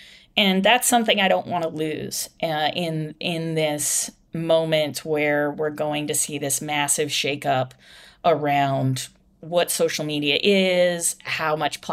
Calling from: Ireland; I'm calling you from Ireland right now.

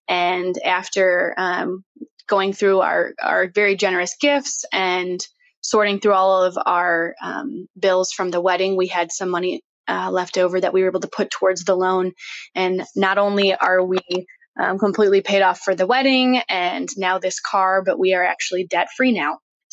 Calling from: Salt Lake City, Utah, United States; I'm calling from Salt Lake City, Utah

